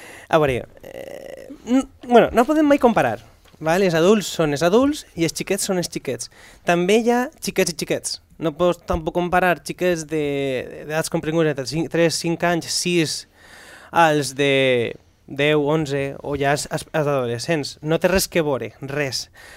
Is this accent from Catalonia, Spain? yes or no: no; La Romana, Valencian Community, Spain; en el meu poble hi ha una companyia de teatre que es diu Tarafa, grup Tarafa, perquè en la Romana passa un riu subterrani que es diu Tarafa.